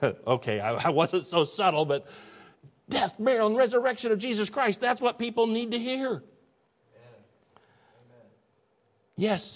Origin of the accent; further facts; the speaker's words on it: Midwest, United States; I'm sorry, I'm from the Midwest.